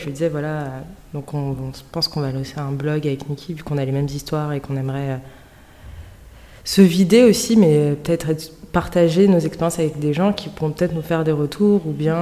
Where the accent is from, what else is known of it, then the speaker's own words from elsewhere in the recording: France; also born or lived in Spain / Turkey; now in Côte d'Ivoire; Je suis franco-bissau-guinéenne. Je suis née et j'ai grandi en France. Et j'ai reçu la culture bissau-guinéenne par mes parents, mes deux parents.